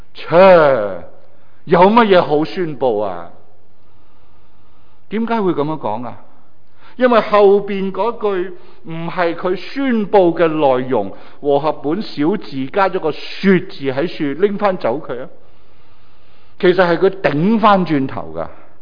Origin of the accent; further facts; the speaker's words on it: Hong Kong; 我们香港人